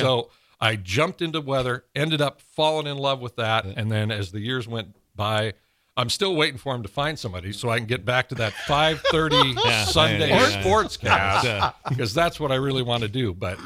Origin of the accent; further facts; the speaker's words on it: Columbus, Ohio, United States; Bob Taylor was the big weather guy with Mel when we were growing up in Columbus and stuff.